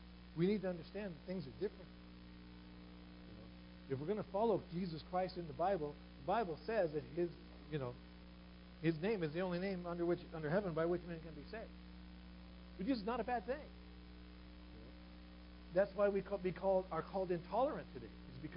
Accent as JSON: {"language": "English", "country": "United States", "tie": "born there", "said": "I am an American. I am a Native American. Was born in this land."}